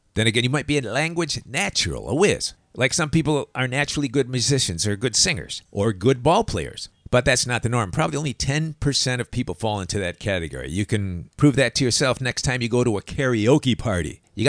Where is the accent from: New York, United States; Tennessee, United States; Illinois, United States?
Illinois, United States; Chicago; especially since growing up in Chicagoland, I think in all that time I only knew one Dave personally.